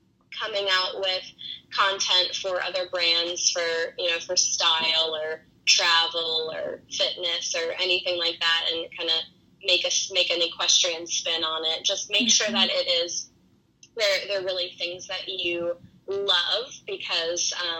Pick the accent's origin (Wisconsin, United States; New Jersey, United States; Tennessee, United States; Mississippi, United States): Wisconsin, United States; She also at the same time that I was growing up in Wisconsin, she was working in Wisconsin